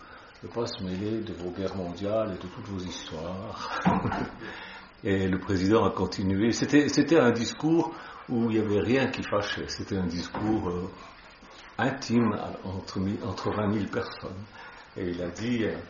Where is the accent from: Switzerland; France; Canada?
Switzerland; je dis ça parce que je suis suisse